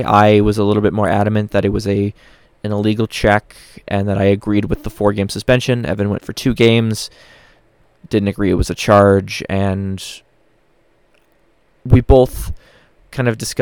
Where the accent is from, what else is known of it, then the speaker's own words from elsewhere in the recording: Winnipeg, Manitoba, Canada; It's my hometown. This is the team that I dreamt of my entire minor hockey career coming back. There's not a single kid in Winnipeg, I think, that didn't hope one day that the Jets would come back